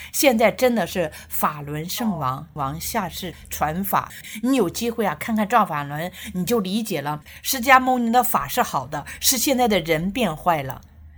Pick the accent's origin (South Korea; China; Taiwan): China; 所以说作为中国人我非常自豪，我爱中国